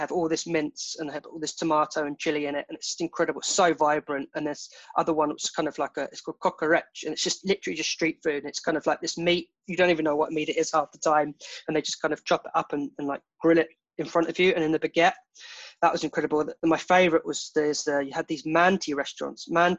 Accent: United Kingdom; us being British, like, well, what's duck and waffle?

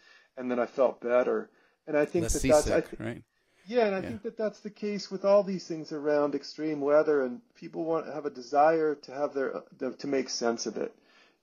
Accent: Netherlands; I go back to the metaphor that I use a lot with growing up in Holland with my dad. He'd take me out in the North Sea and I was so scared.

